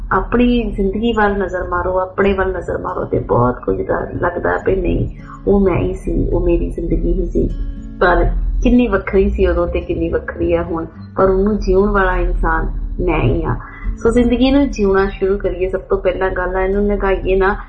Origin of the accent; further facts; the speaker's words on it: Punjab, India; ਮੈਂ ਪੰਜਾਬ 'ਚ ਹੀ ਰਹੀ ਹਾਂ ਔਰ ਪੰਜਾਬ ਦੇ ਉਹਨਾਂ ਪਿੰਡਾਂ 'ਚ ਹੀ ਪੜ੍ਹੀ ਹਾਂ